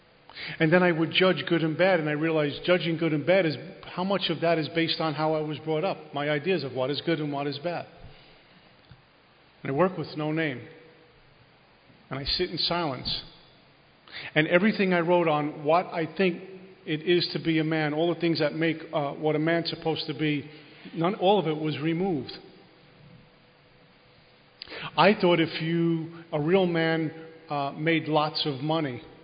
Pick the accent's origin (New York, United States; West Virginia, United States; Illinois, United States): New York, United States; Brooklyn; well, I'm from Brooklyn, I come from this type of family, I was brought up this way, we're not sensitive.